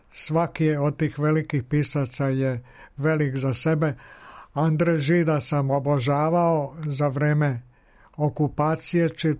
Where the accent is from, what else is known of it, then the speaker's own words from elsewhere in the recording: Slavonski Brod, Brod-Posavina County, Croatia; ja sam imao detinjstva u Bosanskom Brodu prve tri godine, tamo sam se rodio, onda sljedećih 7 godina do 10. svoje godine u Slavonskom Brodu.